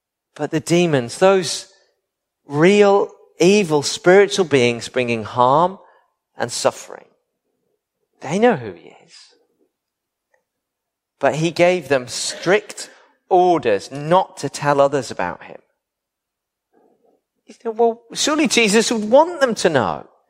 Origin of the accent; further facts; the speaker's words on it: United Kingdom; Now, we're British, so we wouldn't skip the queue.